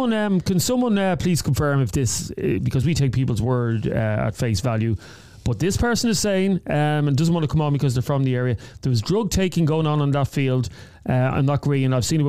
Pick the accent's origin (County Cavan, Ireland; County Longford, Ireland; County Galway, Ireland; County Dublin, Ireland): County Dublin, Ireland; Kilnamanagh; Don't mention my name. I'm from Kilnamana. I think I know the green you're talking about.